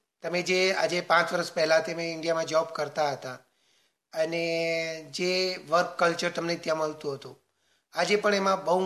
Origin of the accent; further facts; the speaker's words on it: Mehsana, Gujarat, India; moved away as an adult; also born or lived in Adelaide; now in Perth, Australia; અને હું મહેસાણા ગુજરાતનો મૂળ રહેવાસી છું. હું પ્રથમવાર Australia 2007માં skilled independent regional visa કહેવાય છે એના પર આવ્યો હતો એડિલેડમાં, અને ત્યારથી અહીંયા ઓસ્ટ્રેલિયા રહું છું.